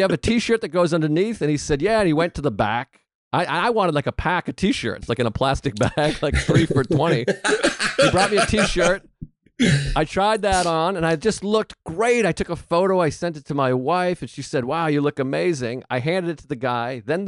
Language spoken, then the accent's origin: English; United States; Well, I am visiting London from the United States, and I am staying in Mayfair.